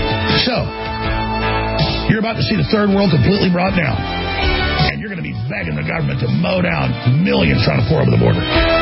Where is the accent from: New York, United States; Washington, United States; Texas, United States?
Texas, United States; Dallas; So, I mean, I grew up in Dallas, Texas